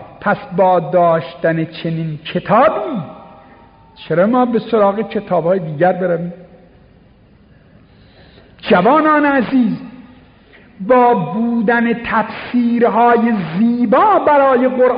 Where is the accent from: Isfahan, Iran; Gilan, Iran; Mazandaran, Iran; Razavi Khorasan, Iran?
Isfahan, Iran; گفت که شما ایرانی هستی؟ خیلی قشنگ صحبت میکرد ایرانی. گفتم بله. اهل کجا هستی؟ گفتم اصفهان.